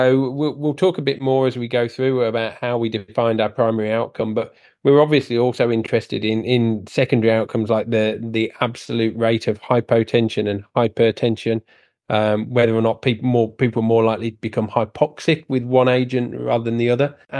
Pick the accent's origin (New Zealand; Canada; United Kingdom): United Kingdom; moved away as an adult; now in Sydney, Australia; I think, as anyone will guess from my accent, I am originally from the UK and did most of my training over there and then came to Sydney many moons ago